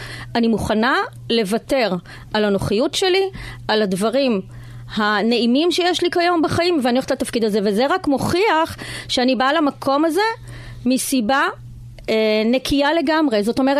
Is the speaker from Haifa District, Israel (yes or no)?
yes; Tirat Carmel, Haifa District, Israel; מבחינתי, טירת כרמל תמיד הייתה הבית. אני נולדתי בטירת כרמל, אני גדלתי שם, המשפחה שלי שם, יש לי שם משרד עורכי דין. כל העניינים שלי מתנהלים בטירת כרמל